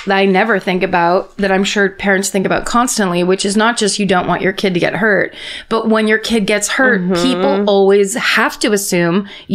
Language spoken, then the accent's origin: English; Dallas, Texas, United States; I'm from Dallas, Texas, and people here love to go to the dirty ass lakes and go tubing.